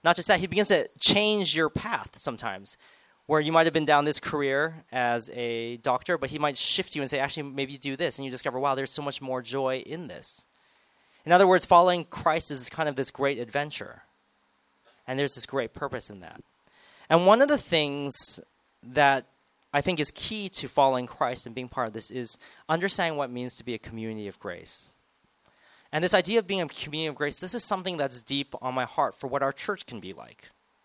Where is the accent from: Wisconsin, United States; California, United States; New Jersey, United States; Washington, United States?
California, United States; Monterey Park; I'm originally from the United States of America, so I sound like this not just because I watch a lot of TV, but I actually was born learning how to speak this language. I'm from Los Angeles, from a small place in Los Angeles called Monterey Park